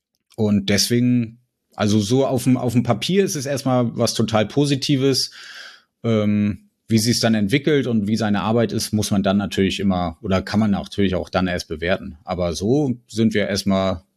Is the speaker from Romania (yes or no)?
no; Kiel, Schleswig-Holstein, Germany